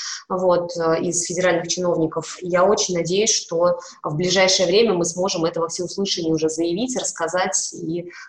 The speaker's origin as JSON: {"language": "Russian", "town": "Penza", "region": "Penza Oblast", "country": "Russia", "said": "мы говорим, там, мы из Пензы"}